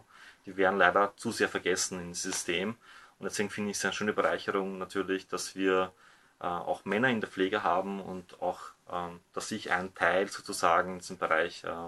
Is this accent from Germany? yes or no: no; Bosnia & Herzegovina; now in Vienna, Austria; ursprünglich komme ich aus Bosnien und bin ehemaliger Kriegsflüchtling, der nach Österreich gekommen ist.